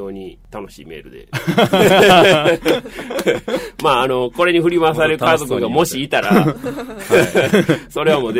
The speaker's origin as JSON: {"language": "Japanese", "region": "Hiroshima", "country": "Japan", "also_born_or_lived": "Kure", "said": "私は広島出身です。また一昨年に関西に転勤するまでは呉で仕事をしておりました"}